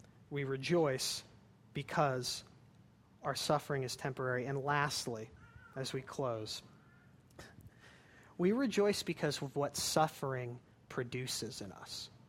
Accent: California, United States; I'm from California, so that's why I've hiked there.

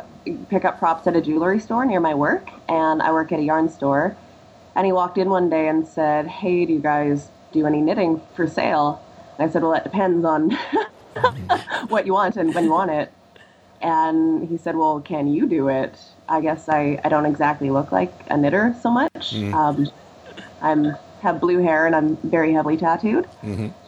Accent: Kelowna, British Columbia, Canada; I was driving from my hometown in Kelowna down to Vancouver with a bunch of friends

